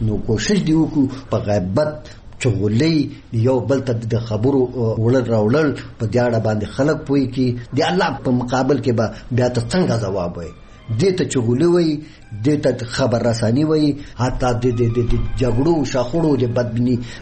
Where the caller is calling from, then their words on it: Nangarhar, Afghanistan; زه د ننګرهار ولایت اوسیدونکی یم.